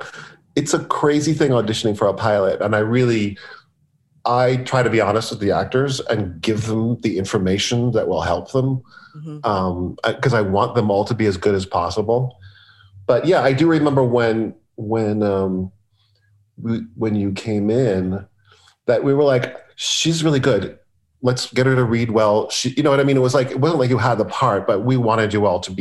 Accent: Los Angeles, California, United States; born or raised there

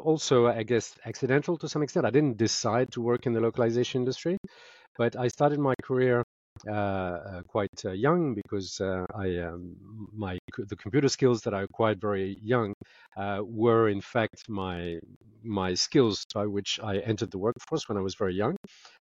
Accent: Paris, Île-de-France, France; also born or lived in London / Mauritius; multicultural individual by my origins. I was born in London. I grew up in Paris, but I also spent some time in my childhood in Mauritius because my mother was from Mauritius. And my father is New Zealand, and so I have this kind of very multicultural angle. I speak multiple languages

